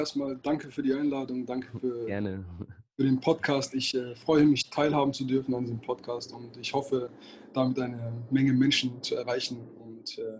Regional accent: Gelsenkirchen, North Rhine-Westphalia, Germany; also ursprünglich stamme ich aus Gelsenkirchen, aus dem Ruhrgebiet. Mhm. Habe da auch 21 Jahre meines Lebens verbracht.

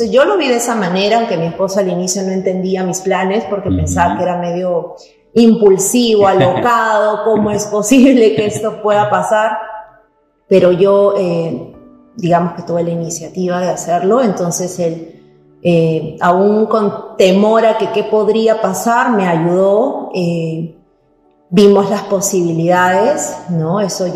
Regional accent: Peru; now in Canada; nosotros, yo soy peruana, tengo tres hijos chiquitos

